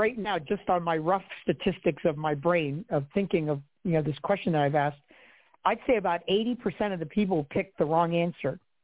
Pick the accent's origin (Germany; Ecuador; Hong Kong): Ecuador; now in Falls Church, United States; I'm from Ecuador, by the way, and I live here in Falls Church